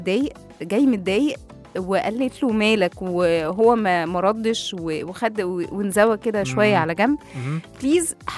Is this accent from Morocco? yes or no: no; Egypt; احنا عادتنا كمصريين ساعات في الخلاف بنكبره بزياده